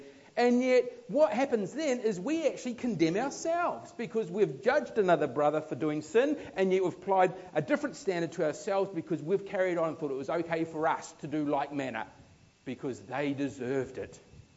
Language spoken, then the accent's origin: English; New Zealand; now in Australia; It still happens today when I go home to New Zealand after being here. I say, yeah, mate, I picked this up in Australia.